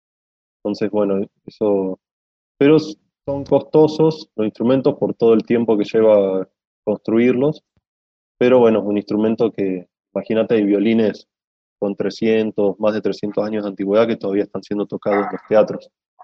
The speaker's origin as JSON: {"language": "Spanish", "region": "Neuquén", "country": "Argentina", "moved": "yes", "lives_now": "Tucumán, Argentina", "said": "Yo me vine a Tucumán, soy de Neuquén, realmente, pero me vine para Tucumán"}